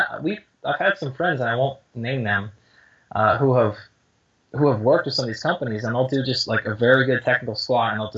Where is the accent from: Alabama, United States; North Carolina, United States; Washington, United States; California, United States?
Washington, United States; Seattle; since I'm from Seattle, we'll pick the Seahawks.